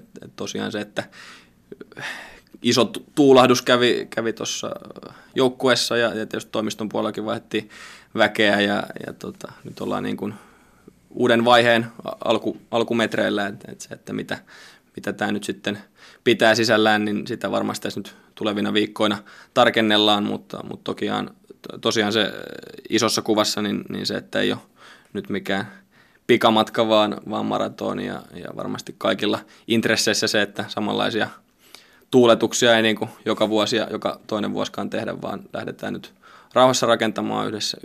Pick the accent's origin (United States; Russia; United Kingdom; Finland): Finland; Lahti, Päijänne Tavastia; ikinä musta ei stadilaista saa. Että kyllä mä oon aina sielläkin sanonut, että minä olen lahdesta kotoisin ja lahtelainen henkeä vereen.